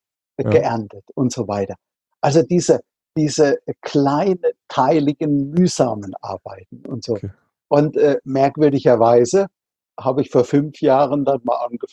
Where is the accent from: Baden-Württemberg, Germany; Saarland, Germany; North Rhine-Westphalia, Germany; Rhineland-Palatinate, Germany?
Rhineland-Palatinate, Germany; Also ich bin in der Südpfalz an der Weinstraße aufgewachsen. Also einem Landstrich, was andere gerne als das Paradies bezeichnen, weil da eben so schöne Dinge wie Wein und Kastanien wachsen